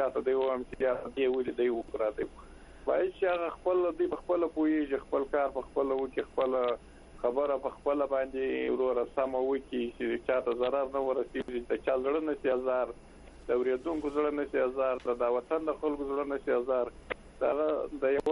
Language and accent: Pashto; Afghanistan; موږ هم د افغانستان خلک یو، په افغانستان په خلکو په افغانستان مخوابه دیږي